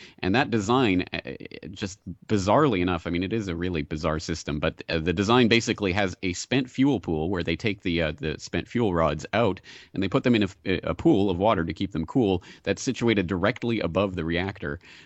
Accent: Canada; I am Canadian, but I've become a bit of a wussy for the last 9 years, 10 years here, so.

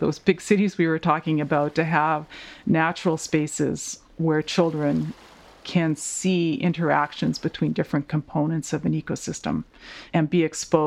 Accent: Vancouver, British Columbia, Canada; I grew up in a big city. I grew up in Vancouver.

